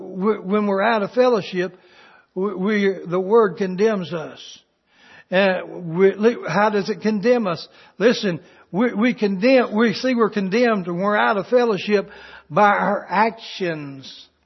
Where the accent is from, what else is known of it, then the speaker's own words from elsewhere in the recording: Kentucky, United States; Now, I was from Kentucky.